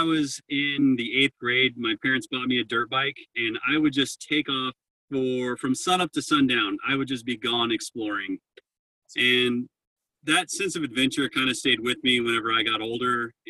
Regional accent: Oildale, California, United States; Well, I grew up in Oildale. It's just a little outside of Bakersfield, California.

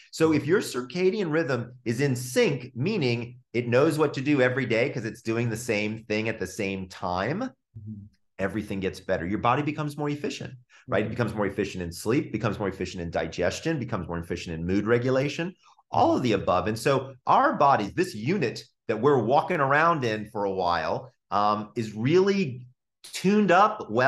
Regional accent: Sandy Springs, Georgia, United States; I'm from Sandy Springs, Georgia. So it was like old home week for me, right?

